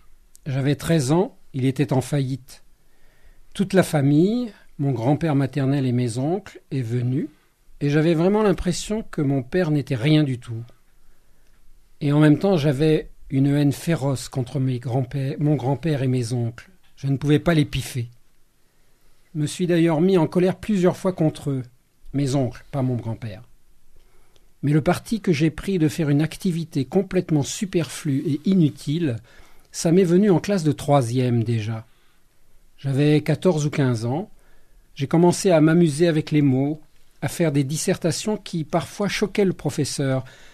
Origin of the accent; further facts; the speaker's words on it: Hauts-de-France, France; Je suis natif du Nord, et dans le Nord, les gens sont très bavards